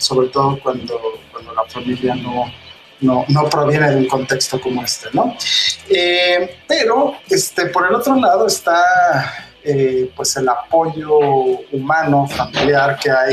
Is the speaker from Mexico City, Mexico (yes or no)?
yes; Mexico City, Mexico; Sí, soy oriundo de la Ciudad de México.